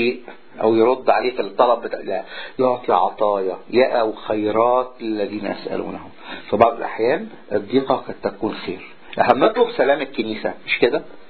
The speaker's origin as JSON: {"language": "Arabic", "country": "Egypt", "said": "السامرية وزي ما ده جاء عاش عندنا في مصر 3.5 سنين"}